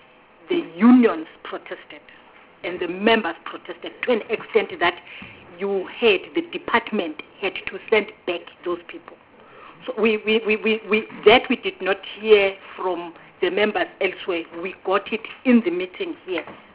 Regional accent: Mpumalanga, South Africa; I come from Mpumalanga.

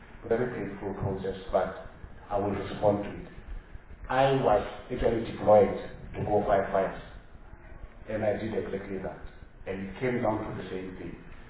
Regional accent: South Africa; I lament the fact as a South African citizen

